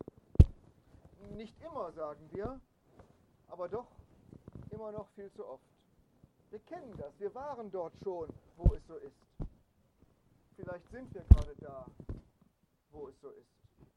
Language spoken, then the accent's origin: German; North Rhine-Westphalia, Germany; Und da bin ich nur als Westfale Experte, weil ich weiß, wie man das richtig sagen muss.